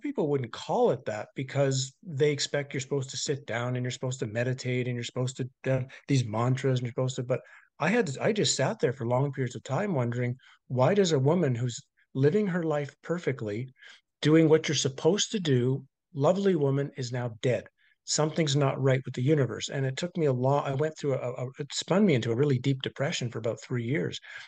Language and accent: English; Canada; now in Norway; And being a Canadian, there's really not much difference weather-wise between Canada and Norway.